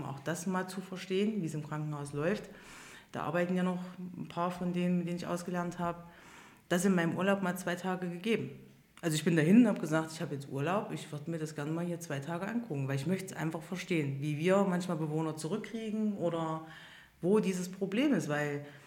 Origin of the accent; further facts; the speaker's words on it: East Germany, Germany; Das war jetzt nicht so toll, wenn man da als Ossi hinkommt.